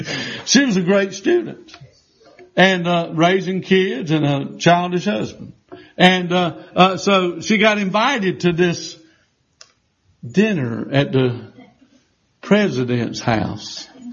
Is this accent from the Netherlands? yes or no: no; Lancaster, South Carolina, United States; You know, I come from Lancaster. We don't have but one culture down there, redneck.